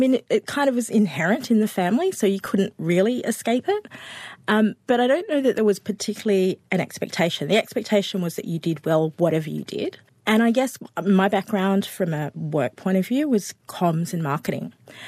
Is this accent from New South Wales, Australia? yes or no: yes; Auburn, New South Wales, Australia; Yeah, so I grew up in Western Sydney, so Auburn, and I was actually raised by my grandparents.